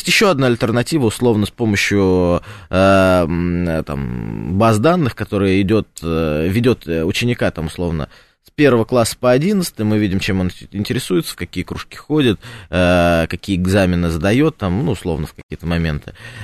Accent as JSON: {"language": "Russian", "town": "Voronezh", "region": "Voronezh Oblast", "country": "Russia", "said": "Я сам из Воронежа."}